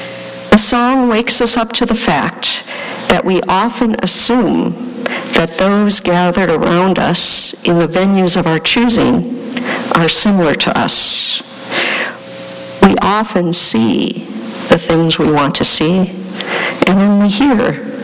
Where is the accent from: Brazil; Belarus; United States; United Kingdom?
United States; Minnesota; Twins baseball, I'm from Minnesota, of course.